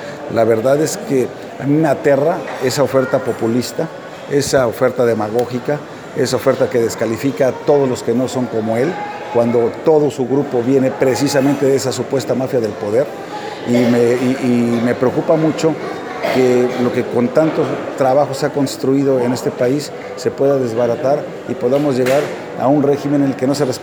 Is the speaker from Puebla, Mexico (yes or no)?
yes; Puebla, Mexico; yo nací y crecí en Puebla